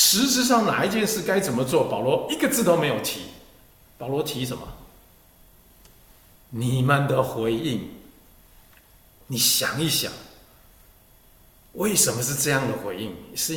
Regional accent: Taiwan; 你这个我们台湾人讲的，本来是当公卿的，后来就变士族了

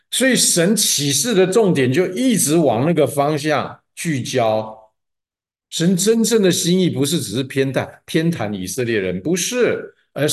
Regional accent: China; 所以米甸人、以实玛利人、阿拉伯人、波斯人，我们中国人，不管你世界上哪一个族裔的人。

